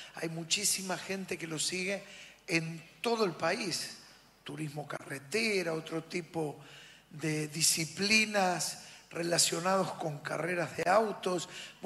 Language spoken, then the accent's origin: Spanish; Argentina; como apasionados que somos los argentinos en todo lo que hacemos